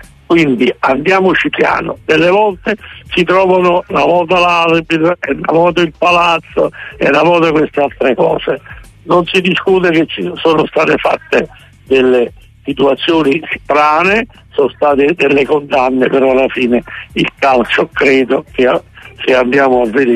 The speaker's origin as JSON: {"language": "Italian", "town": "Nola", "region": "Campania", "country": "Italy", "lives_now": "Naples, Italy", "said": "io non sono napoletano di nascita, sono nolano, ma sono, e sono fiero di essere nolano, ma sono 50 anni che sto a Napoli"}